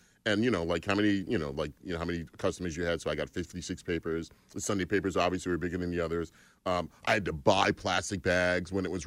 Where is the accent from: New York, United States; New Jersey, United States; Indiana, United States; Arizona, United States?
New York, United States; Long Island; Long Island, New York.